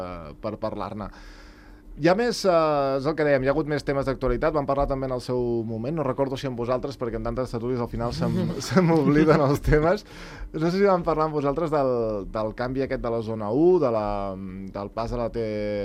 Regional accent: Catalonia, Spain; Jo que sóc de la Plana de Vic

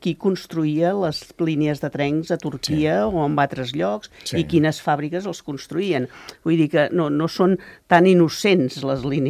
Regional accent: Terrassa, Catalonia, Spain; com que sóc de Terrassa

